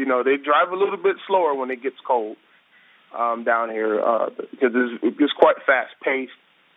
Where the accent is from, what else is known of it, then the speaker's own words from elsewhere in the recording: Ohio, United States; now in Atlanta, United States; Right. I'm originally from Ohio.